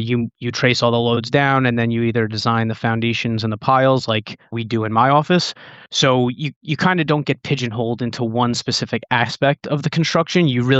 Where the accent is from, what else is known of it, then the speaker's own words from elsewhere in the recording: New York, United States; And I grew up in Nassau County. It's a lot of your three-bedroom ranches, conventional construction.